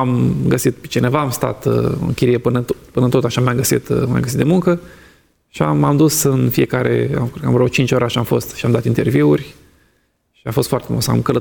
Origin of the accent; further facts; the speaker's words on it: Romania; când le-am spus că sunt român